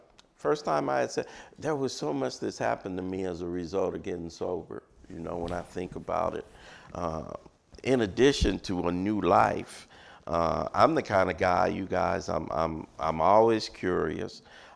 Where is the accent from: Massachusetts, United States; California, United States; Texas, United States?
California, United States; Los Angeles; I grew up in Los Angeles, but a bunch of folk had migrated, you know, to Los Angeles.